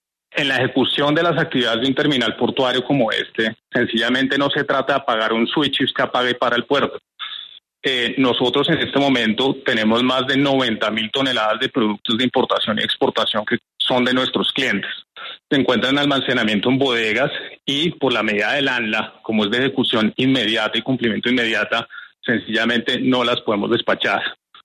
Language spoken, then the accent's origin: Spanish; Colombia; Como colombiano, como administrado y como abogado